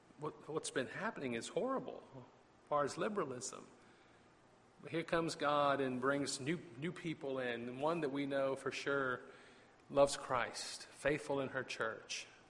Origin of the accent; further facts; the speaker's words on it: Virginia, United States; y'all know I'm a Virginian. I'm a guy from the Old Dominion, born and raised.